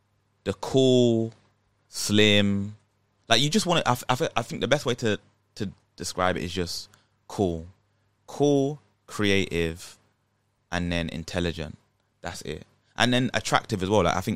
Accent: Nigeria; There's going to be some people that like it more because I'm Nigerian.

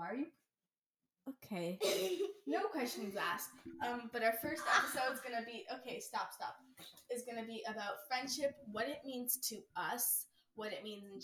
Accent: Canada; I'm 12, and I'm from Canada.

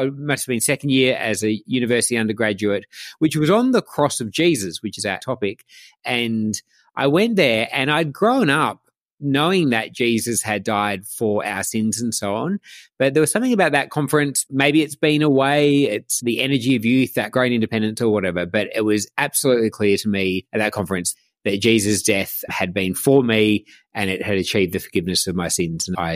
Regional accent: Albany, Western Australia, Australia; I'm from Toos. I grew up with a sister and my parents in Albany on the south coast of Western Australia.

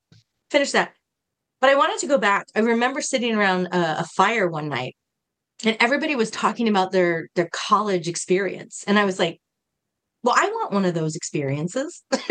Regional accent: California, United States; moved away as an adult; I left California when I was 20. I was 20 years old and I moved to the East Coast from California and I had to figure shit out. I just did. I'd never been out of California.

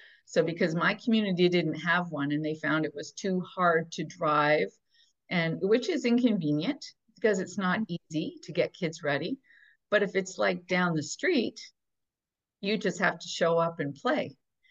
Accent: Montreal, Quebec, Canada; moved away as an adult; now in Ottawa, Canada; I remember when we first moved to Ottawa, I'm from South Shore, Montreal, and my kids were always out all the time.

